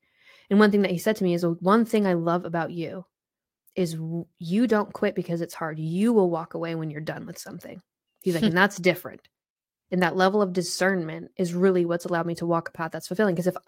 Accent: Vermont, United States; I don't look like much. I'm 5'3". I'm from Vermont.

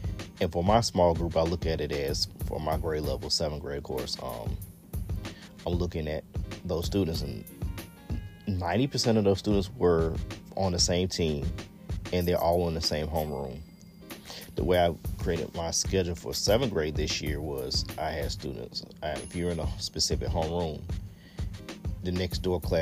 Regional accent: Georgia, United States; If you just now listen to my podcast, of course, you know I'm from Georgia.

